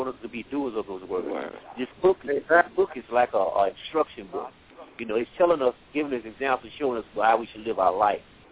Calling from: Columbia, South Carolina, United States; We're calling from Columbia, South Carolina.

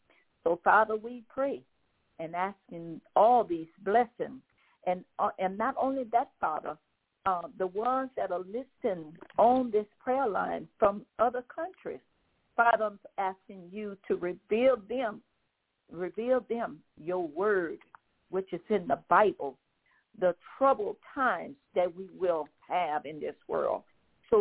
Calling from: Baton Rouge, Louisiana, United States; brothers and sisters … I'm calling from Baton Rouge, Louisiana.

